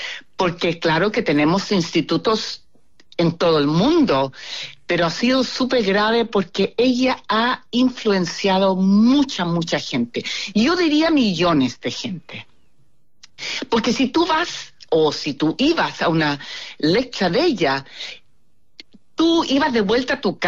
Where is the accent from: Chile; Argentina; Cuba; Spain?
Chile; now in Australia; siendo chilena hay un instituto en Chile